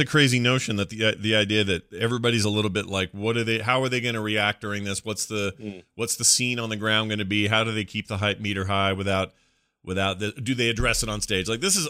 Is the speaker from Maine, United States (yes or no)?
no; Salt Lake City, Utah, United States; but I can tell you, growing up here, where I grew up in Salt Lake City, it has always been a huge deal.